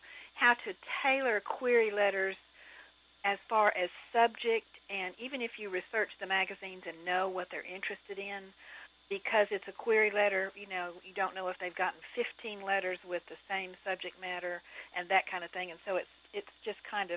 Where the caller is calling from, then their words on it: Alabaster, Alabama, United States; I'm calling from Alabaster, Alabama.